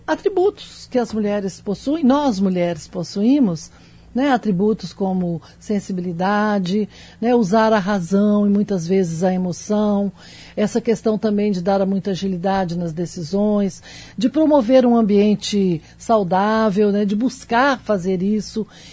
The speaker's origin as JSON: {"language": "Portuguese", "region": "Minas Gerais", "country": "Brazil", "moved": "as an adult", "lives_now": "Brasília, Brazil", "said": "sou mineira, formei na UFMG, mas fui para Brasília em 1979."}